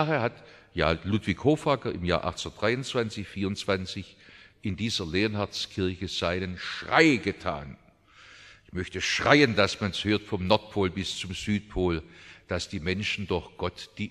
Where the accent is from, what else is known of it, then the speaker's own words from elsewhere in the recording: Stuttgart, Baden-Württemberg, Germany; also born or lived in Calw; ich bin in Calw geboren, aber ganz in Stuttgart aufgewachsen.